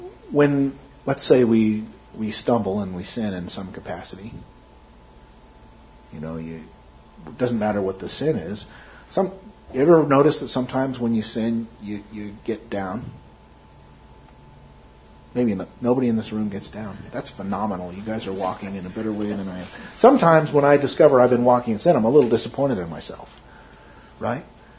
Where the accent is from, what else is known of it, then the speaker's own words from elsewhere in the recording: Carson City, Nevada, United States; I grew up in Carson City, Nevada for a period of my growing up